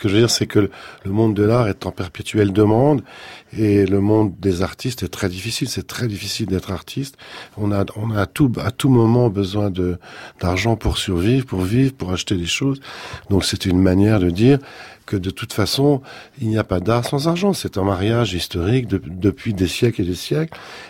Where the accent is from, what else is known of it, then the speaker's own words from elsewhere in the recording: Grenoble, Auvergne-Rhône-Alpes, France; qui est un architecte de ma ville natale, de Grenoble.